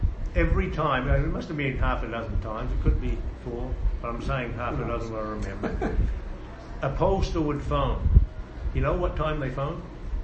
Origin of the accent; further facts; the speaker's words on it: New Zealand; also born or lived in Canada; But I remember back in Canada, you know, I'm from New Zealand originally.